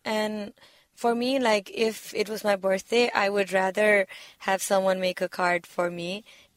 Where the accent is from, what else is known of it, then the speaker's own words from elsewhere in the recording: Nepal; I mean, I am from Nepal, and here too, in my country too